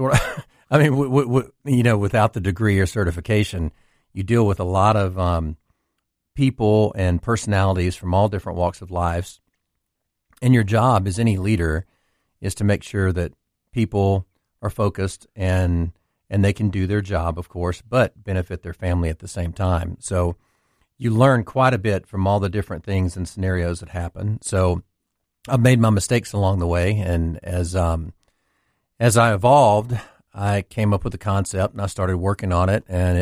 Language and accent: English; Louisiana, United States; I grew up in Louisiana without a father, had a mother that had three boys